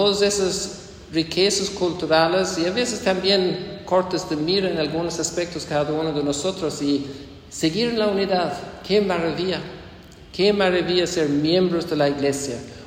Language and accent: Spanish; Ireland; Spanish is a second language; Yo soy irlandés.